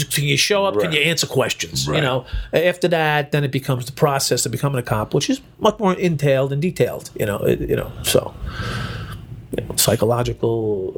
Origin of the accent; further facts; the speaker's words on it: Brooklyn, New York, United States; I grew up, I was born in Brooklyn.